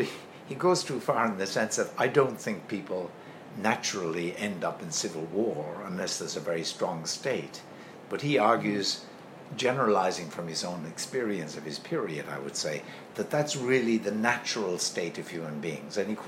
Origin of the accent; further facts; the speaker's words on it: Ireland; So one of the things that really embarrasses me as an Irish person is the corporate tax level.